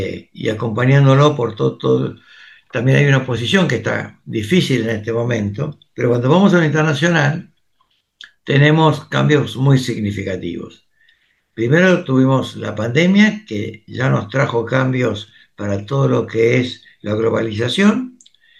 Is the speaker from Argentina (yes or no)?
yes; Argentina; Nosotros como Argentina tenemos un tema que nosotros somos occidentales